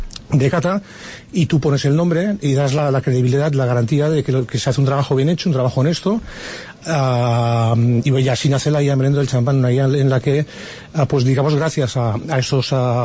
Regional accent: Catalonia, Spain; cercano a mi tierra, ¿no? A Barcelona, ¿no?

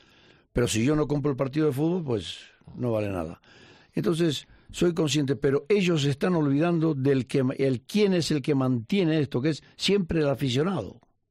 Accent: Argentina; moved away; Cuando yo me despedí, mi padre... que ya no lo volví a ver nunca más, cuando me vine de Argentina

